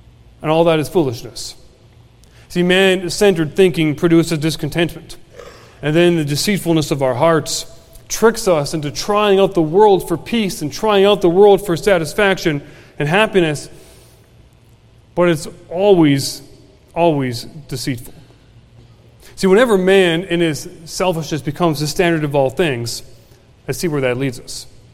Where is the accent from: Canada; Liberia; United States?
Canada; British Columbia; also born or lived in Nova Scotia; I am from Canada, but I'm from the other side of Canada. If you know where Spokane, Washington is, I grew up 3 hours north of Spokane. Dad was a cowboy. I'm a good old country boy myself.